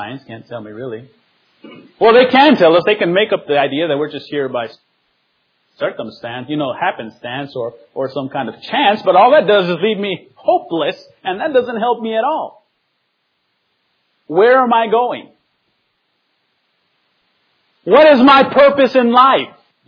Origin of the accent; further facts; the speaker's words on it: Guatemala; I come from Guatemala, and we had a student in our ITL campus.